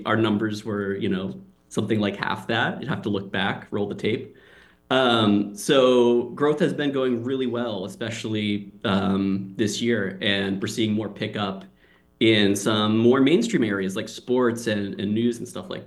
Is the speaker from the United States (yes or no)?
yes; South Portland, Maine, United States; I grew up in South Portland. I went to, you know, if anyone in South Portland, I went to Skillen Elementary School over there and then Memorial Middle School. And so, you know, I grew up in that neck of the woods.